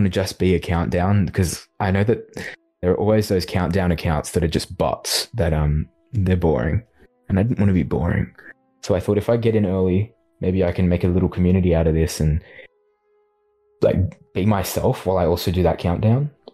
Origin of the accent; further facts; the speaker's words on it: Australia; I'm Australian, if you couldn't tell.